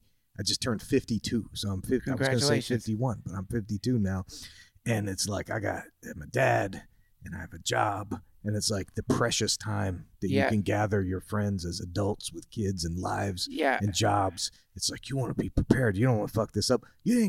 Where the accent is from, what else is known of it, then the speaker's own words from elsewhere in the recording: New Jersey, United States; also born or lived in Trenton; I grew up in New Jersey, close to, I was born in Trenton, and then we moved out to like a suburb of Trenton.